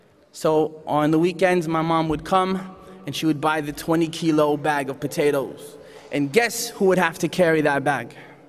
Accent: Newfoundland and Labrador, Canada; born there; I was born in Canada, the eastern part of Canada, in the province of Newfoundland.

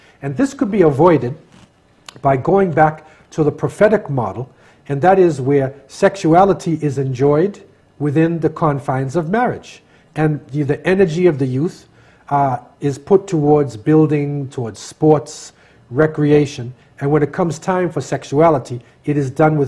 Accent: Boston, Massachusetts, United States; I can remember when I was young, growing up in America, in Boston

